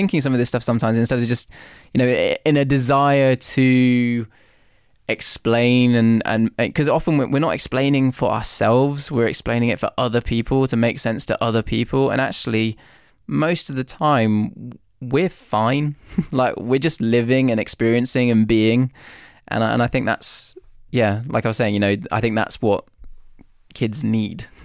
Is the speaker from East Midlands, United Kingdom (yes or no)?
yes; Leicester, East Midlands, United Kingdom; growing up in Leicester, which is very much a mixed heritage city